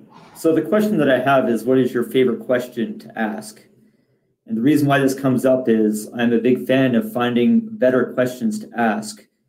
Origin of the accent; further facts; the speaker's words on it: Cortez, Colorado, United States; I'm from Cortez, Colorado.